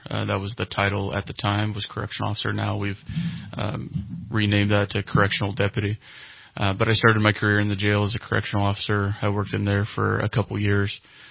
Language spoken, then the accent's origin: English; Redding, California, United States; also born or lived in Red Bluff; So I was born in Red Bluff and then moved to Redding in the 90s, so early 90s. Moved up to Redding, Shasta County.